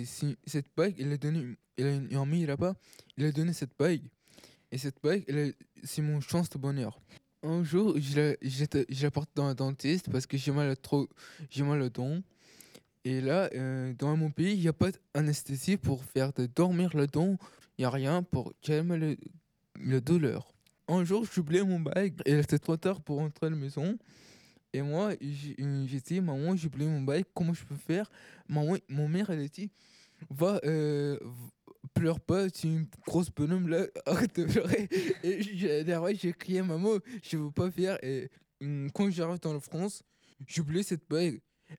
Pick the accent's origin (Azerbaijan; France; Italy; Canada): Azerbaijan; French is a second language; je viens d'Azerbaïdjan.